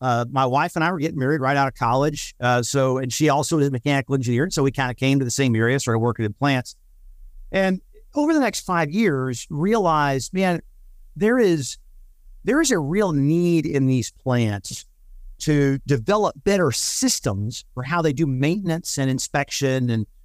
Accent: Dallas, Texas, United States; so I grew up in Dallas area. Mom and dad both teachers.

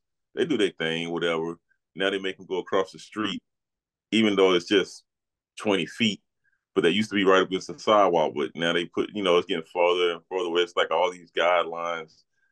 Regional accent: the South, United States; I mean, I was raised in the South, and my mom and dad believe in Adam and Eve, not Adam and Steve.

